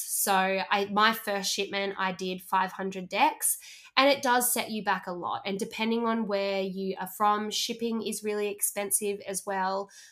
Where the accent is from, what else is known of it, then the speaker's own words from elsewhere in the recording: Australia; I am from Australia though. We are the land down under. So we are far away from the rest of the world.